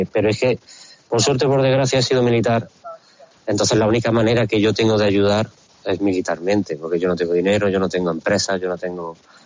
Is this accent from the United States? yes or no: no; Spain; now in Ukraine; yo no soy el típico español que ha estado aquí 2 semanas